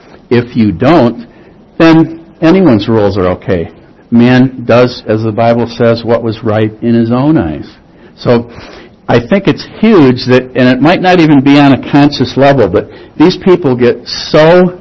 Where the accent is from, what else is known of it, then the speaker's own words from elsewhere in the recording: Wheeling, Illinois, United States; I'm a nobody from Wheeling High School in Wheeling, Illinois.